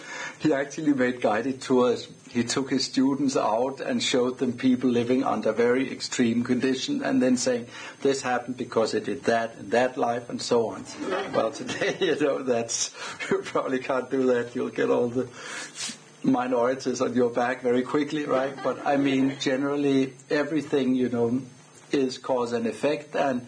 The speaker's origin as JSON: {"language": "English", "country": "Denmark", "second_language": "English", "said": "I'm from Denmark."}